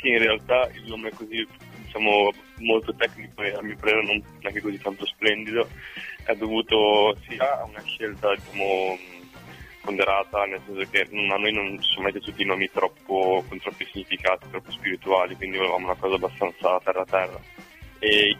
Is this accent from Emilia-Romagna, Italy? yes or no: yes; Forlì, Emilia-Romagna, Italy; now in Bergen, Norway; adesso io sono in Italia, quindi ti parlo da Forlì, perché noi siamo entrambi di Forlì, però appunto io abito a Bergen perché sto studiando là